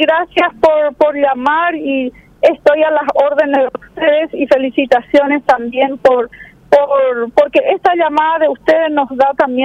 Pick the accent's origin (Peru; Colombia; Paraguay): Paraguay